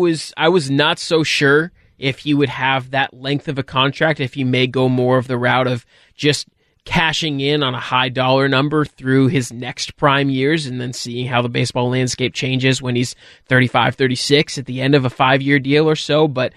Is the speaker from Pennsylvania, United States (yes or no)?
no; Redmond, Washington, United States; He grew up in Redmond, my hometown, he's still very young.